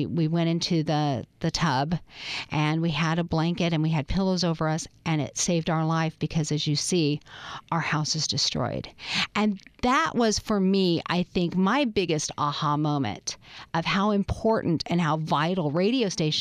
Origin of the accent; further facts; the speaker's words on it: Seattle, Washington, United States; I'm from Seattle originally